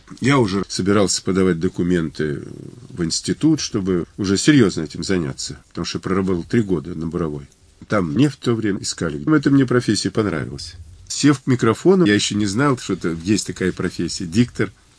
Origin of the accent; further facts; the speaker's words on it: Salsk, Rostov Oblast, Russia; born there; also born or lived in Central Asia; Я родился в Сальске под Ростовом. В общем, казак по роду.